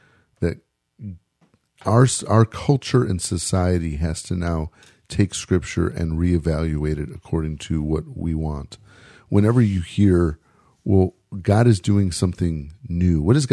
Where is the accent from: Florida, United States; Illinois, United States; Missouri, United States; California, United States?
Illinois, United States; Chicago; Born and bred and a Bears